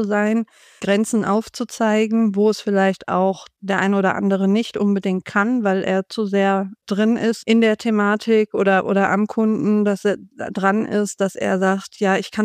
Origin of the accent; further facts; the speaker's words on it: Darmstadt, Hesse, Germany; also born or lived in Northern Germany; ich bin in Norddeutschland geboren und die ersten 4 Jahre meines Lebens auch dort aufgewachsen, aber dann sind wir nach Darmstadt gezogen. Aber unsere Großeltern waren immer im Norden.